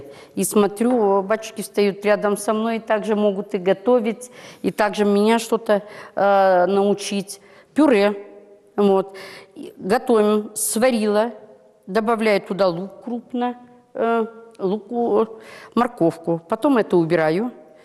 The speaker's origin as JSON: {"language": "Russian", "region": "Urals", "country": "Russia", "said": "Нет, мы сейчас уральцы."}